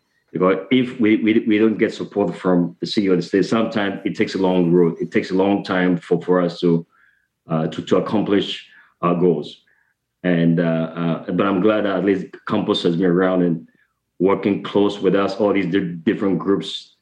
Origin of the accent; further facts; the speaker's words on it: Ghana; moved away as an adult; now in United States; I came as an international student. So I'm from Ghana